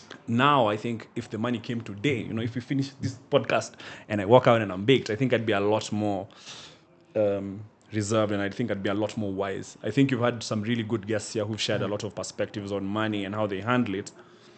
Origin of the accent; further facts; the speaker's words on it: Meru, Meru County, Kenya; So like when I was growing up in Meru, at the time when I used to visit him